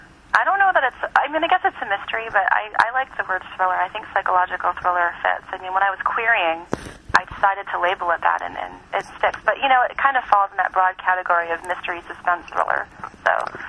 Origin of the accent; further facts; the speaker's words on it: Canada; And I was born and raised in Canada, so I don't speak the language.